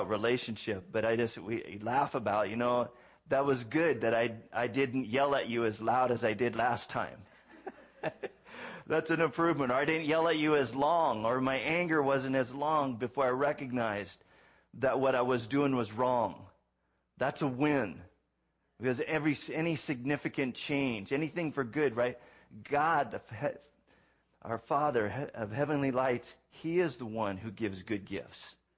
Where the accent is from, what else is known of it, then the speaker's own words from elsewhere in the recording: California, United States; Growing up in Southern California, I'm thinking, we live in the country. You know, there's 16,000 people here.